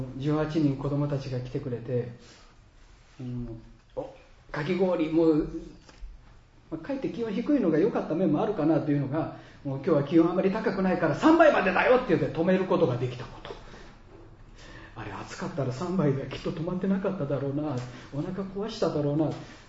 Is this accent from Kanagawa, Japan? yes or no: no; Takatsuki, Osaka, Japan; 特に震源地が高槻という私の実家の本当に近くなので